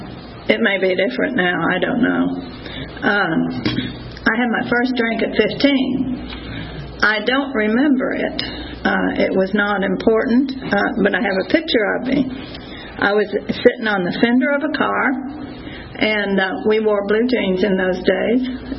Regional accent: New Mexico, United States; also born or lived in Texas; I was born in Texas and grew up in New Mexico.

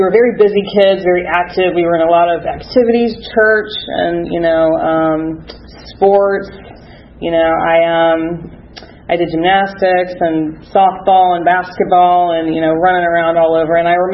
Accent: Georgia, United States; I was born, and I'm born and raised here in Georgia. I grew up in Gwinnett County. Come from a very stable, loving family.

